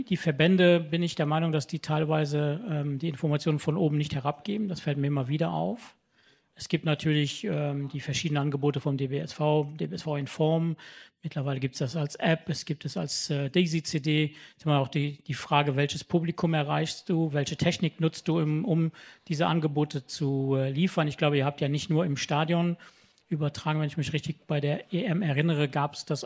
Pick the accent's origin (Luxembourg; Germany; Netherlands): Luxembourg; In meinem Heimatland Luxemburg gibt es sowas.